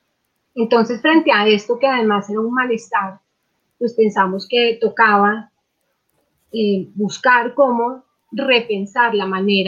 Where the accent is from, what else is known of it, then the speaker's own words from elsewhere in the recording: Colombia; a pesar de que estamos, de que somos colombianas